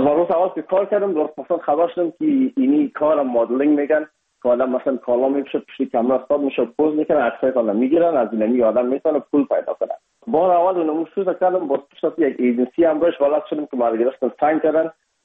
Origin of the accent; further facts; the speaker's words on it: Afghanistan; now in India; بخصوص ما از افغانستان هستیم یکم یک لهجه و فرق داشت.